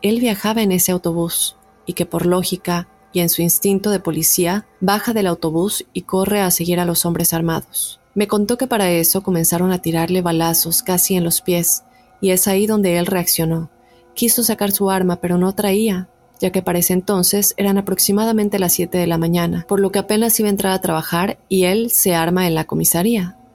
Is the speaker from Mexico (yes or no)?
yes; Salina Cruz, Oaxaca, Mexico; Yo soy también de Oaxaca, del puerto de Salina Cruz, donde tienes tu casa para cuando gustes.